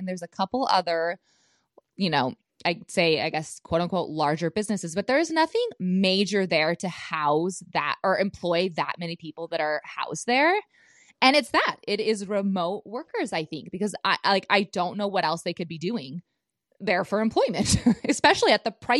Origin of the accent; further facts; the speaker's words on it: Bozeman, Montana, United States; so I grew up in Montana, Bozeman area, and Bozeman is starting to be a, you know, one of the larger cities in Montana